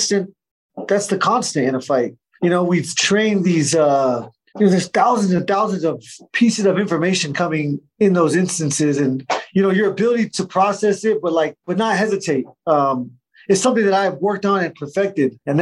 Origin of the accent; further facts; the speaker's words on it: Arizona, United States; I'm from Arizona, so all my friends and family were there.